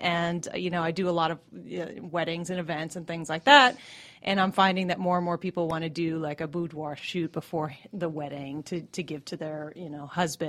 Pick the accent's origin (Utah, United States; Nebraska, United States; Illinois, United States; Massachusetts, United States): Massachusetts, United States; Boston; moved away as an adult; now in Atlanta, United States; I am a fairly recent transplant to Atlanta. I'm from Boston and moved here about 5.5 years ago.